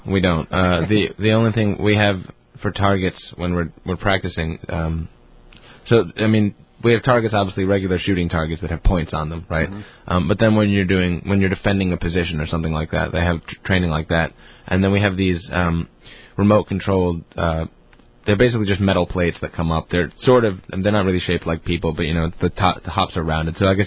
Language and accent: English; United States; now in Finland; I mean, they know I'm American, right? My Finnish isn't that good, but.